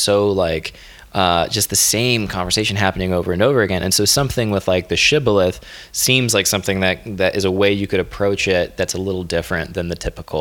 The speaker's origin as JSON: {"language": "English", "region": "Florida", "country": "United States", "tie": "born or raised there", "said": "I grew up in Florida and people in Florida would be like, Coke means everything."}